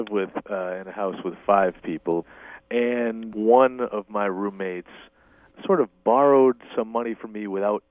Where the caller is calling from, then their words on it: Boston, Massachusetts, United States; I'm calling from Boston.